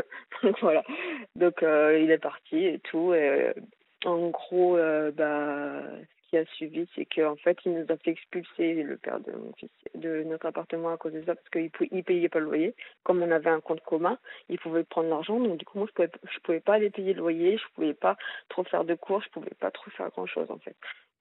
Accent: Hauts-de-France, France; À la base, je suis nordiste, je suis partie dans le sud

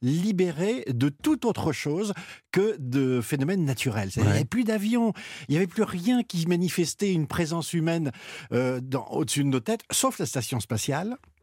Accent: France; j'ai eu de la chance d'être confiné, si je puis dire, dans le Perche, ma région natale.

